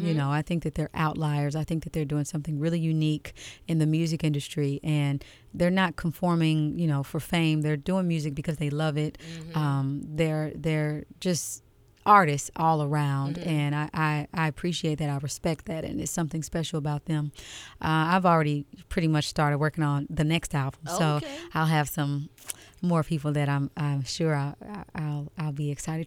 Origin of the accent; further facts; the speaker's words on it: Kansas City, Kansas, United States; now in Atlanta, United States; I'm from Kansas City, Kansas.